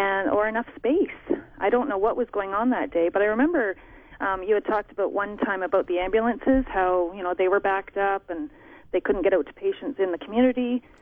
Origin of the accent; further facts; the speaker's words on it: St. Thomas, Ontario, Canada; And I'm from St. Thomas. I've never seen anything like this in my life.